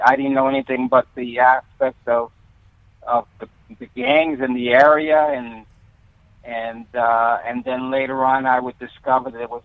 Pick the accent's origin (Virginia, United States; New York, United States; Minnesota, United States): New York, United States; Bronx; also born or lived in Brooklyn; I lived in the Bronx and in Brooklyn, and it was really, really rough, and it was really, really great.